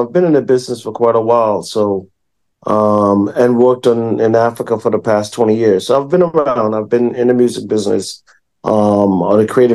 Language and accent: English; Manchester, Jamaica; I'm from Manchester, Jamaica.